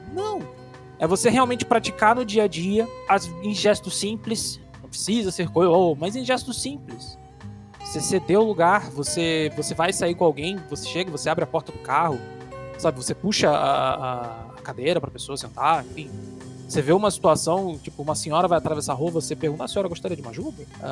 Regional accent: Rio de Janeiro, Brazil; now in Brasília, Brazil; Eu hoje moro em Brasília, venho do Rio de Janeiro.

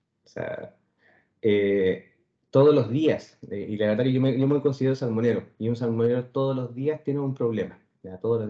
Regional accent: Chile; Es la segunda exportación más importante no cobre dentro de lo que nosotros producimos como chilenos.

